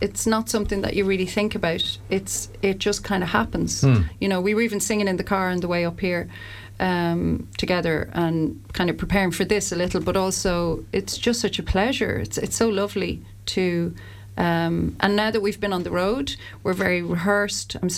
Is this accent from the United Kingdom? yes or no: no; Dublin, Leinster, Ireland; I was answering, you know, ads in the hot press because I'm from Dublin.